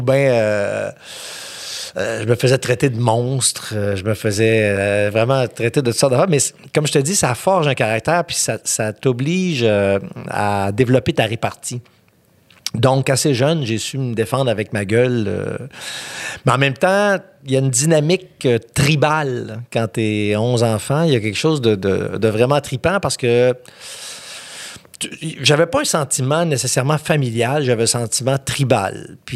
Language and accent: French; Saint-Pierre-Baptiste, Quebec, Canada; Je suis né en 1962 dans ce petit village qui s'appelle Saint-Pierre-Baptiste où il y avait 40 maisons quand j'étais jeune et où il y a encore 40 maisons aujourd'hui.